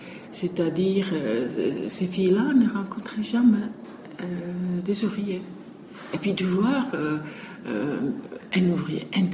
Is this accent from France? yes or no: no; Czechia; French is a second language; Chez moi, en Tchécoslovaquie, on était vraiment là de toute cette éducation civique